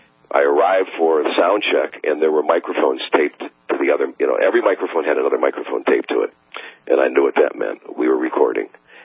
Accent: Detroit, Michigan, United States; You know, I'm a car nut. I grew up in Detroit, and there was a time as a kid I could look down the one of the main streets, and I could, any car that was coming down, I could tell the profile.

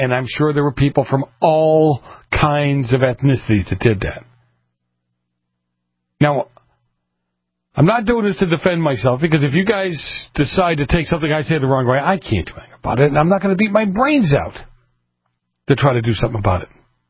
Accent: Boston, Massachusetts, United States; I can only discuss what I saw as a kid growing up. And you can look it up. Google it. The north end of Boston in the late 60s, early 70s. Right? So I can only talk about the Italians that grew up then, the kind of environment I grew up

